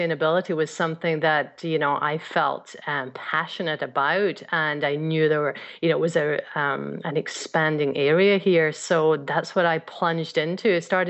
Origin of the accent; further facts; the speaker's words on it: Scotland, United Kingdom; moved away as an adult; when I grew up in Scotland